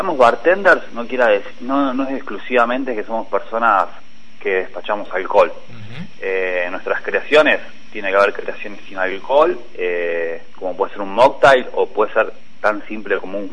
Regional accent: Rojas, Buenos Aires Province, Argentina; Soy de Rojas, provincia de Buenos Aires.

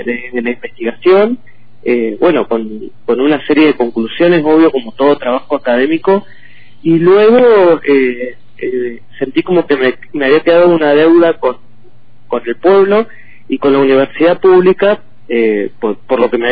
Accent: Ingeniero Jacobacci, Río Negro, Argentina; born there; Lo he visto yo por mis orígenes, que nací en Jacobacci

